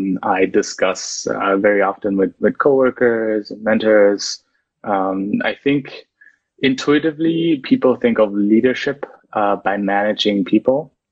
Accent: Germany; Yeah, definitely more German, since I grew up in Germany. So all my friends were German.

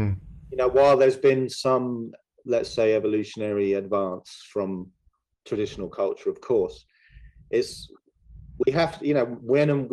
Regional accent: United Kingdom; I'm British as well.

